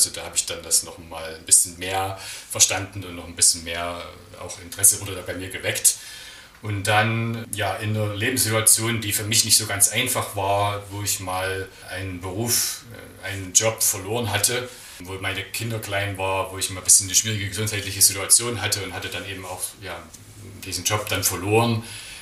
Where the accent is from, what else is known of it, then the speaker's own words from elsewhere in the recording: East Germany, Germany; also born or lived in United Kingdom; dass ich eben als Ostdeutscher jetzt so international unterwegs sein kann, dass ich eben diese Erfahrungen machen konnte, Englisch ordentlich lernen konnte, mal in Großbritannien oder Nordirland leben konnte